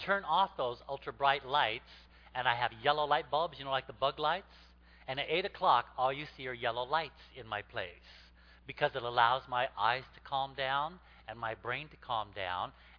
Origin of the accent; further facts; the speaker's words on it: Alaska, United States; I grew up in Alaska, and of course, tanning beds are on every other street corner.